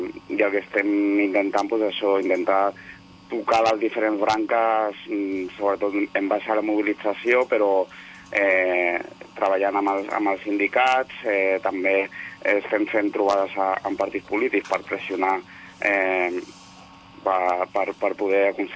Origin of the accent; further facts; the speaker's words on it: Santa Coloma, Catalonia, Spain; jo soc de Santa Coloma i normalment convoquem al paràmetre de Santa Coloma